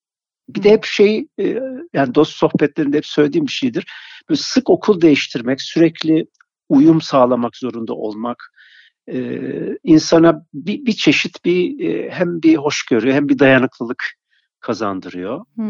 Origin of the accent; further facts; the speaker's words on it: Ankara, Turkey; Seçtiğim yer, yaşamayı seçtiğim yer Ankara. Yani aile köküm İstanbullu ama ben Ankaralıyım.